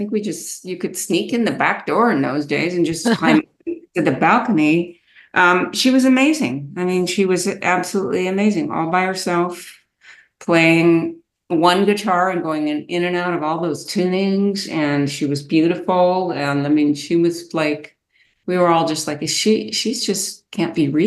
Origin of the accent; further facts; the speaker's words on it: Los Angeles, California, United States; You know, I grew up in Los Angeles in the kind of late 60s and early 70s